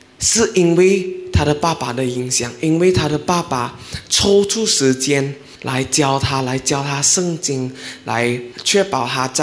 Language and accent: Chinese; Penang, Malaysia; 这个是我的家人，我们是来自槟城